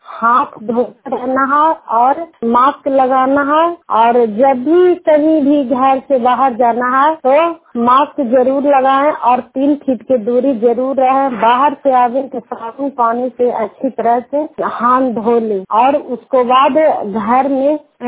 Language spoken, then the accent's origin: Hindi; Ekangarsarai, Bihar, India; मेरा घर सिंधी बिघा है, मेरा पंचायत एकंगर सराय है, मेरा ब्लॉक एकंगर सराय है और नालंदा जिला के निवासी हूँ।